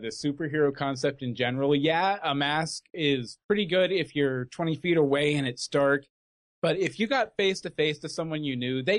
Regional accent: Katy, Texas, United States; Basically, when I lived, I grew up in Katy, Texas.

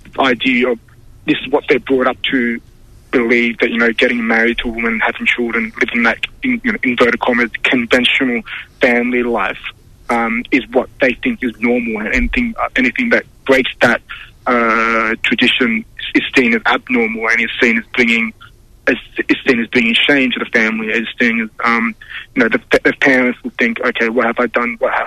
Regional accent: Australia; that I experienced growing up in Australia.

